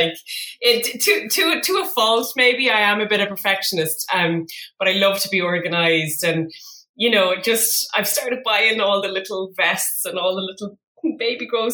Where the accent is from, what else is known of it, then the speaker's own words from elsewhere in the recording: Cavan, Ulster, Ireland; I think you mentioned in my intro, I am from Cavan originally. So where I'm living now is less than about 3 minutes from my home house where mum and dad still live